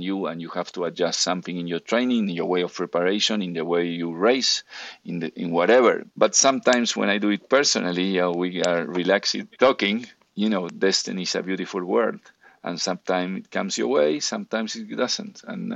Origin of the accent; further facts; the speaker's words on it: Argentina; You know, we come from Argentina